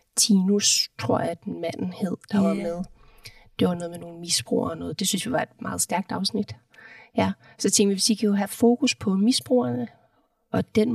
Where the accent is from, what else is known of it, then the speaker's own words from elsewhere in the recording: Hvidovre, Capital Region of Denmark, Denmark; now in Nørresundby, Denmark; jeg er også fra Sjælland, fra Hvidovre, flyttet her til Nørresundby for små 9 år siden.